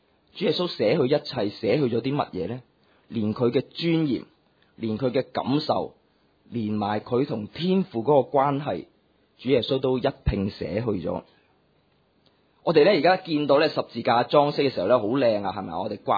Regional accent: Hong Kong; 呢啲亦都大部分咧我哋香港人翻工嘅时候咧会有嘅心态嚟嘅

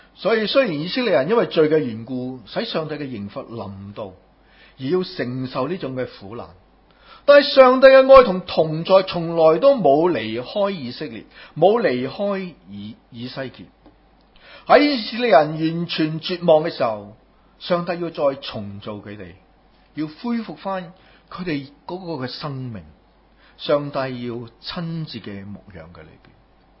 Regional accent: Hong Kong; 今天我们身为香港人，身为在一个这么特别的时代里面的香港人

